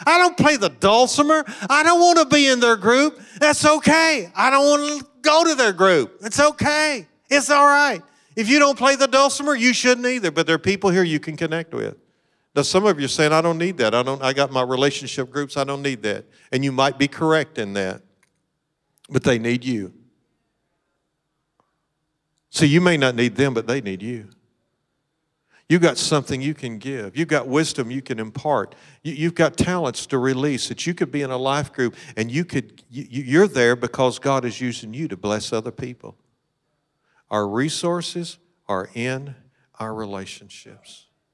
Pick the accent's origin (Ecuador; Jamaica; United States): United States; Kentucky; Which was probably more truth than not, since I am from Kentucky.